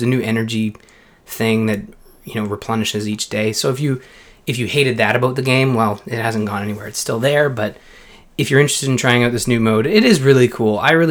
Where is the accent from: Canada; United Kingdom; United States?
Canada; Well, we're Canadian, so we're going to do game night.